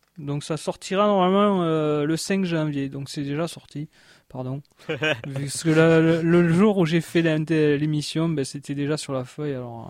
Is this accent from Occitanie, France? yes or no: yes; Occitanie, France; On est du Tarn.